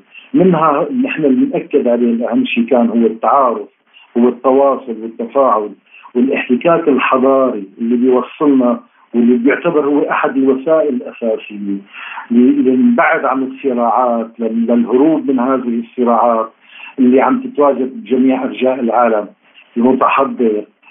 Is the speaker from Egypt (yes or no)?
no; Syria; هذا يدل على علاقتنا كسوريين